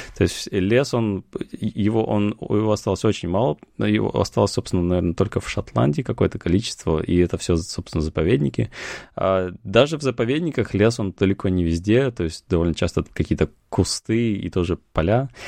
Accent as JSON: {"language": "Russian", "region": "Vologda Oblast", "country": "Russia", "tie": "born or raised there", "said": "мое детство прошло в Вологодской области, в Кирилловском районе, в частности"}